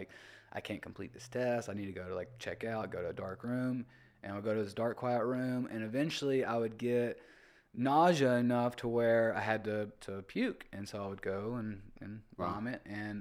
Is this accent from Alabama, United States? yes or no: yes; Alabama, United States; now in Atlanta, United States; I grew up in Alabama. We didn't have the architecture like Atlanta does.